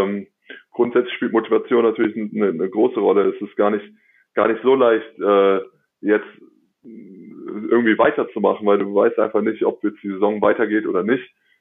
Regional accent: Cologne, North Rhine-Westphalia, Germany; Ich bin ein Kölner

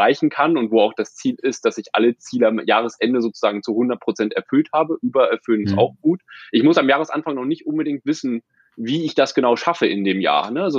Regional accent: Lower Saxony, Germany; Ich komme aus der Nähe von Hannover.

